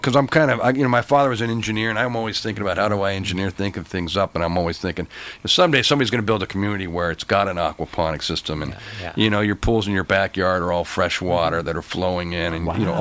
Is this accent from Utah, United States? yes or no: no; Yorba Linda, California, United States; I grew up in Yorba Linda.